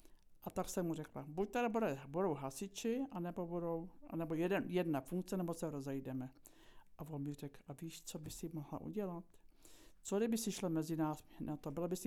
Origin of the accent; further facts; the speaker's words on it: Chomutov, Ústí nad Labem Region, Czechia; also born or lived in Jirkov; tak jsem narozená v Jirkově, pak jsem bydlela s rodičema v Chomutově a jsem se přistěhovala v roce 63, kdy jsem se přivdala za manžela tady. Tak jsem tu od roku 63, to znamená už 52